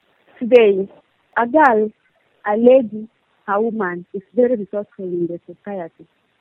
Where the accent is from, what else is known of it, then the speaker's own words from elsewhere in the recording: Kisumu, Kisumu County, Kenya; from Kenya, Kisumu.